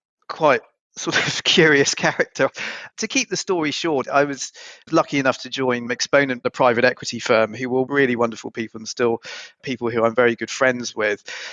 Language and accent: English; Gloucester, South West England, United Kingdom; I grew up in Gloucester, had a very nice upbringing.